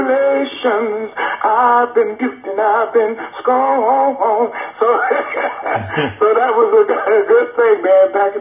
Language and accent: English; Apopka, Florida, United States; also born or lived in Fort Lauderdale; I was born in Fort Lauderdale, Florida.